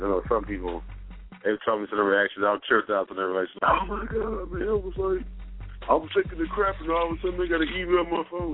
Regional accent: Trenton, New Jersey, United States; from Trenton, New Jersey, so. Trenton, make the world take.

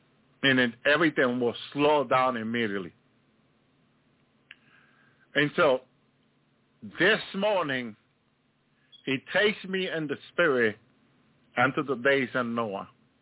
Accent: Union City, New Jersey, United States; I grew up in that area. I grew up in Union City. And we just had to cross the bridge of the Lincoln Tunnel to go to New York.

